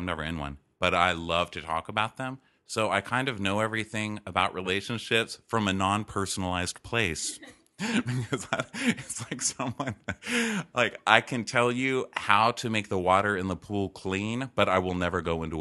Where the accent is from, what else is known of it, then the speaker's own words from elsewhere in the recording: El Paso, Texas, United States; So I had, like, growing up in El Paso, all my friends were adults because I was always doing shows at the community theaters and stuff.